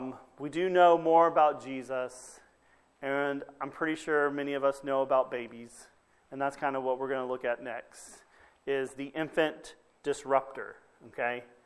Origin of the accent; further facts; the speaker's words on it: Texas, United States; And growing up in Texas, we don't get a lot of looks of Christmas with the snow and everything